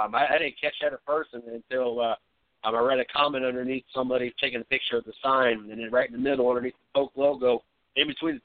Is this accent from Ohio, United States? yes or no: yes; Ohio, United States; taking a dirt track in Nowhere, Ohio, and I can say that I'm from Ohio